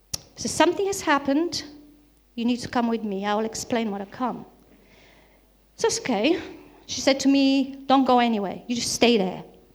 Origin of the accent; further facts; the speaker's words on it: Bulgaria; So some of you would know already, I come from Bulgaria.